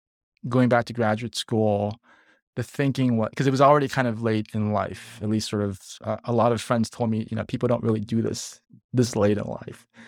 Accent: Pasadena, California, United States; Like Pasadena. I've been moved around quite a bit, but mainly Pasadena.

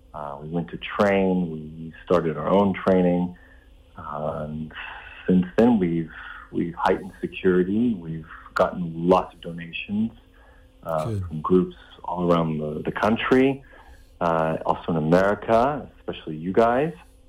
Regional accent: United States; now in Israel; So me being an American, I wasn't trained as an IDF soldier. I was in the American Army.

